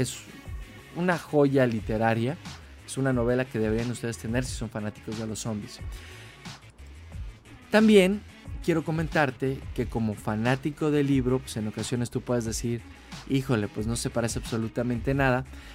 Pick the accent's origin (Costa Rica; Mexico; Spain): Mexico; como país y como mexicano, pues como que sí me da un orgullo decir